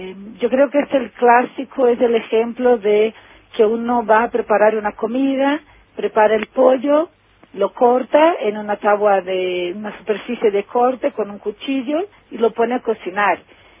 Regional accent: Brazil; Spanish is a second language; Sí, soy brasileña.

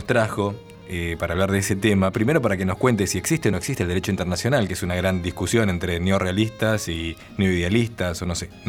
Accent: Argentina; lo que somos los argentinos

